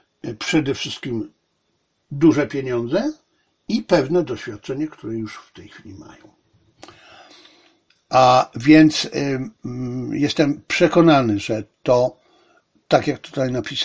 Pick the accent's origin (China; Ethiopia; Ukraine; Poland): China; ja w każdym razie, jako Chińczyk, mam tę nadzieję, że ta współpraca obu stron się powiedzie.